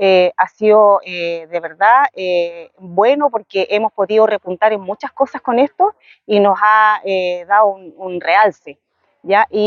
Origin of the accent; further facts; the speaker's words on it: La Unión, Los Ríos, Chile; Soy del sector de Puerto Nuevo, comuna de La Unión.